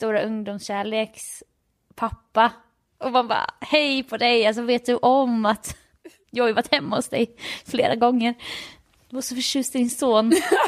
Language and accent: Swedish; Jönköping, Jönköping County, Sweden; jag är från Jönköping.